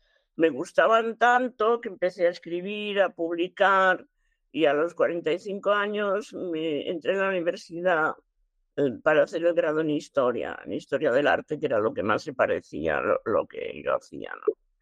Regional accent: Barcelona, Catalonia, Spain; soy de Barcelona, tengo 72 años, porque hay gente que esconde la edad, yo no la escondo.

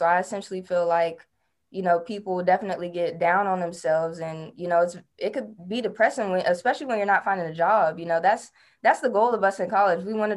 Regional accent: Washington, District of Columbia, United States; Yeah, I'm from Washington, D.C. You know, I'm born and raised and I'm very proud to be from D.C., but there are a lot of issues that go on back home.

